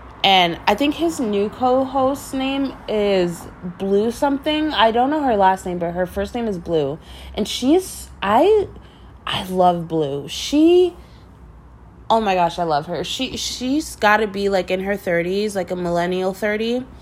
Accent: Northeast, United States; Maybe I'm more understanding because I'm from the Northeast.

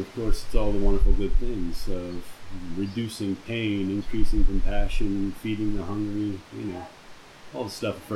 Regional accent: Philadelphia, Pennsylvania, United States; born there; So, I was born over there in Philadelphia and abused in the Roman Catholic religion.

